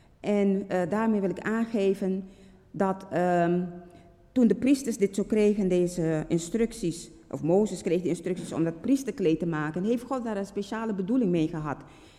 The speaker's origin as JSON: {"language": "Dutch", "country": "Suriname", "lives_now": "Netherlands", "said": "werd in Suriname, waar ik vandaan kom, emancipatie gevierd."}